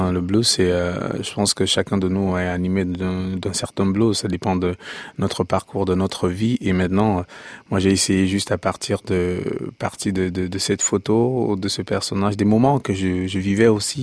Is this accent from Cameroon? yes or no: yes; Cameroon; j'essaie juste de transcrire les images de comment vivait la société ancienne chez moi en Afrique, au Cameroun notamment